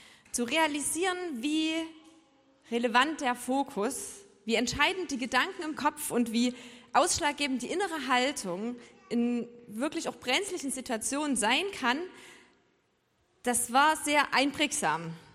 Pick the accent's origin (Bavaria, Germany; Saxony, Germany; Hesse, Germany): Saxony, Germany; Chemnitz; Genau, ich komme eigentlich aus Chemnitz.